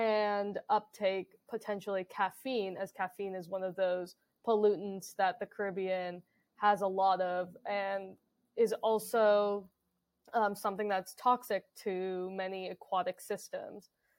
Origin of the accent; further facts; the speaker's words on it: Florida, United States; I grew up in South Florida, so I kind of saw sargassum